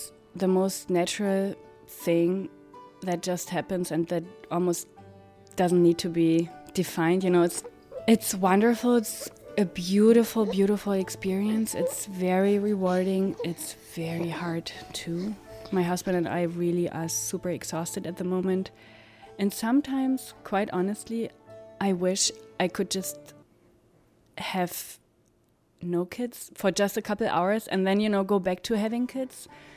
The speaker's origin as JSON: {"language": "English", "region": "East Germany", "country": "Germany", "second_language": "English", "moved": "as an adult", "lives_now": "United States", "said": "I'm German. I'm from East Germany, actually, and came here to the States 4 years ago to be with my American husband."}